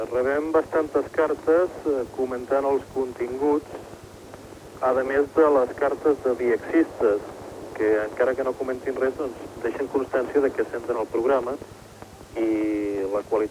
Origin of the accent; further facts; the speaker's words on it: Barcelona, Catalonia, Spain; now in Moscow, Russia; jo soc barceloní. Concretament vaig néixer a Polonou, visc a Sarrià.